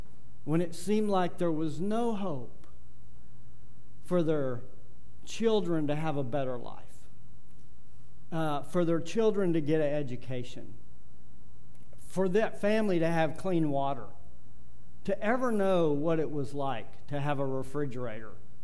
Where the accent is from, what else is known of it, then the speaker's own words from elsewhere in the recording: Arlington, United States; when I was growing up in Arlington.